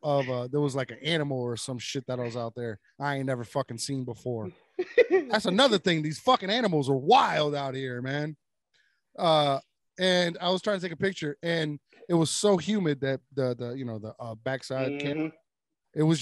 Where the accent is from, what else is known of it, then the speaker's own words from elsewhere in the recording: New Jersey, United States; I'm from Jersey originally.